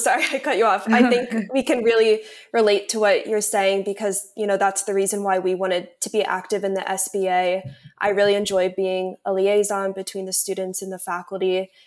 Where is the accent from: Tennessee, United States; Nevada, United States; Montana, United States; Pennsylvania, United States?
Pennsylvania, United States; Philadelphia; I'm a Philly girl